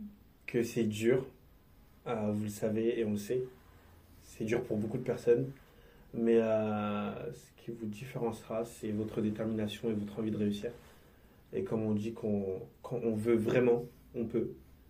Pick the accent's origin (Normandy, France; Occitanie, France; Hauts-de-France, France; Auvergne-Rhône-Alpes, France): Hauts-de-France, France; Creil; j'ai grandi à Creil, je crois que c'est la 8e ville la plus pauvre de France. J'ai vécu pas mal de choses dans cette ville.